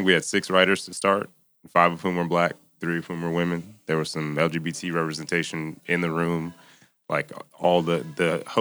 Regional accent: Chicago, Illinois, United States; moved away as an adult; I'm from Chicago originally.

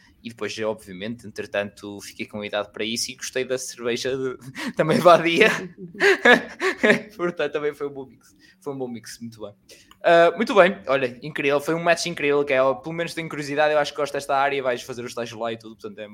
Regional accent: Oliveira das Ameixas, Portugal; eu sou do Oliveira das Ameixas, então é lá, literalmente, de uma das terriolas que eu sei que conheço bem, do Oliveira das Ameixas

